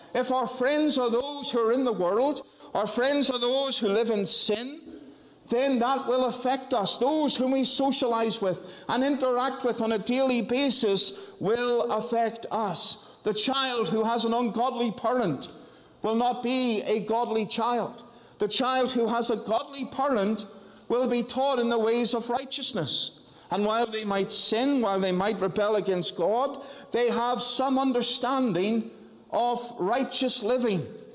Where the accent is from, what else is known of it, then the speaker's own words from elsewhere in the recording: Northern Ireland, United Kingdom; born there; I was born in Northern Ireland. I had a Welsh accent. I then had an English accent. And eventually my accent changed back somewhat, though some people would say there's something there that isn't quite Northern Irish.